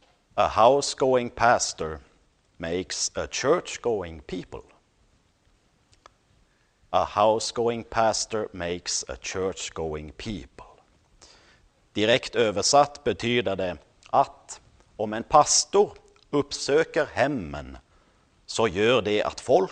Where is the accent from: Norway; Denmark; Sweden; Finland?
Norway; Swedish is a second language; där jag kommer från i Norge så liknar vi mer på Ukraina än på USA.